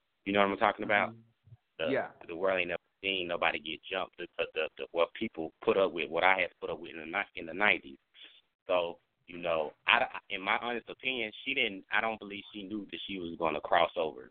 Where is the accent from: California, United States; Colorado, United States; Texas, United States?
Texas, United States; Dallas; I grew up in Dallas, the outskirts of Dallas